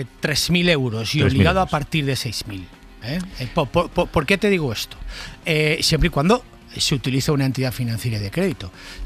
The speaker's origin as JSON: {"language": "Spanish", "town": "Valencia", "region": "Valencian Community", "country": "Spain", "tie": "born or raised there", "said": "Estoy en Radio Valencia, vale. En mi ciudad natal, en Valencia."}